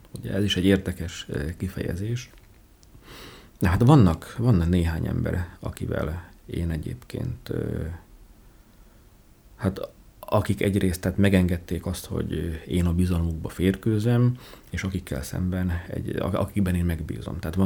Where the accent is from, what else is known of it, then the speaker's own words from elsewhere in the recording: Debrecen, Hajdú-Bihar, Hungary; És ugye mivel debreceni vagyok, és hát a munkám is ide köt